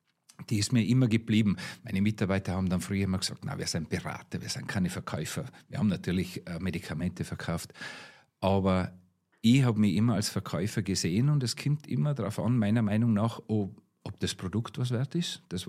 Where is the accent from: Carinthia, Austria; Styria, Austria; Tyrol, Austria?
Tyrol, Austria; St. Anton am Arlberg; Ja, ich bin ein gebürtiger St. Antoner und mit Herzen immer St. Antoner gewesen. Bin eigentlich relativ viel in der Welt herumgekommen, habe aber immer meine Basis in St. Anton am Arlberg gehabt und auch die Familie dort gehabt, habe mein Haus dort gebaut